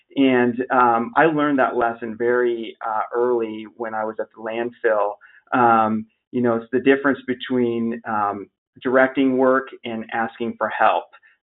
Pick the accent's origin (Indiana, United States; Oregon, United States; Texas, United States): Oregon, United States; Albany; You know, so I came from Albany, Oregon, a smaller town in Oregon, and went right from there to city of Chicago.